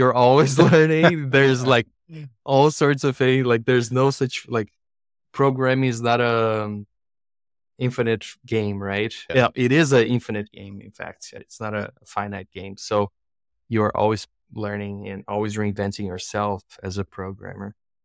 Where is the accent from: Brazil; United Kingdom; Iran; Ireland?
Brazil; English is a second language; now in San Francisco, United States; I'm originally from Brazil. Nowadays, I live here in San Francisco with my wife and my two-year-old daughter.